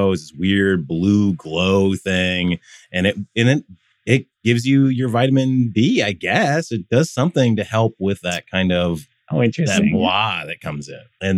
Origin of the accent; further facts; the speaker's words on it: Philadelphia, Pennsylvania, United States; And actually, I grew up in Philly, so I know all about that whole shtick.